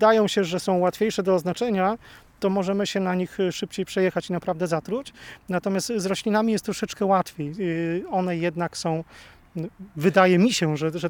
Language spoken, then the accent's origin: Polish; Gdynia, Pomeranian Voivodeship, Poland; Czasami ludzie się śmieją, że ja chyba stamtąd w ogóle pochodzę, ale nie, jestem z Gdyni.